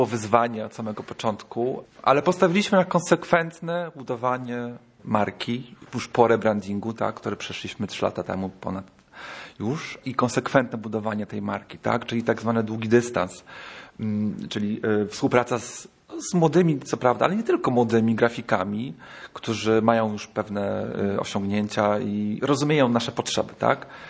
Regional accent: Silesian Voivodeship, Poland; ja sam pochodzę ze Śląska, często odwiedzam moje rodzinne strony, również Wrocław, gdzie studiowałem przez wiele lat.

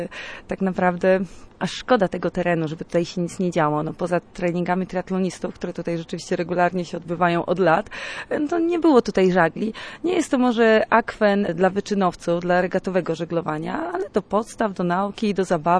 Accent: Mrągowo, Warmian-Masurian Voivodeship, Poland; No ja akurat pochodzę nie z Chwaszczyna, a z Mrągowa, z Mazur.

